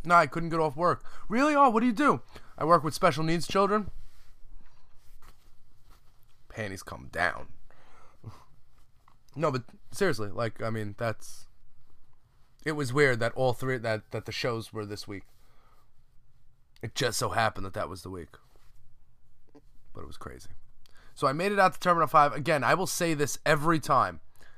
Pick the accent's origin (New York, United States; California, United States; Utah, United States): New York, United States; Staten Island; Now, me, I'm from Staten Island. I'm already not anywhere over there.